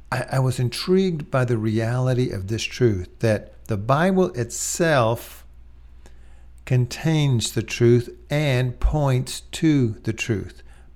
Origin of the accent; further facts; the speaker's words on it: Austin, Texas, United States; I grew up in Austin, Texas, and in fact, growing up, seeing the University of Texas Tower in the distance from our home as a boy growing up